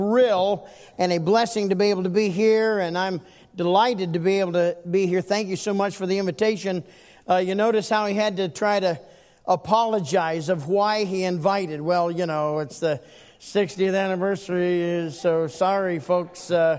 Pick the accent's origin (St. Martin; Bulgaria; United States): United States; Berea, Ohio; born there; I was born in Berea Hospital in 1961, as before it became Southwest General, and was born there, came here.